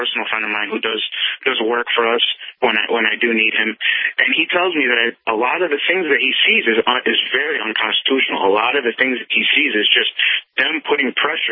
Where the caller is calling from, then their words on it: Chicago, Illinois, United States; I'm from Chicago. As you know, that this is the mafia capital.